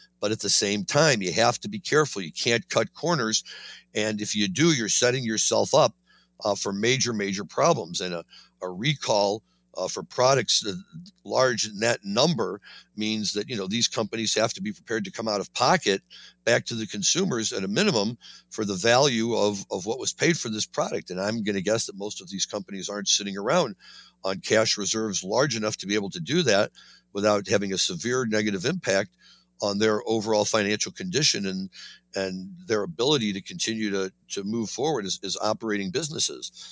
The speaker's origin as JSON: {"language": "English", "region": "Missouri", "country": "United States", "tie": "born or raised there", "said": "a story that's coming out of my home state, Missouri"}